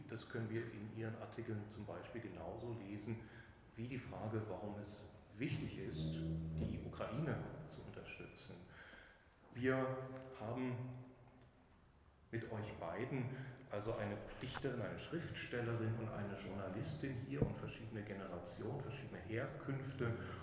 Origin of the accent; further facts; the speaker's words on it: Thuringia, Germany; Ich komme eigentlich aus Ostthüringen, aber Thüringen bewegt mich jetzt besonders.